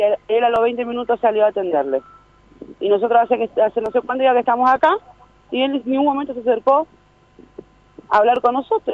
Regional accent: Candelaria, Argentina; todo el mundo me conoce acá en Candelaria. Yo soy de acá, yo soy de Candelaria.

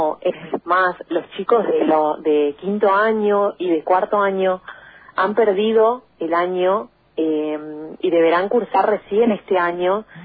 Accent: Eldorado, Misiones, Argentina; Yo soy del interior y del Dorado Misiones hoy

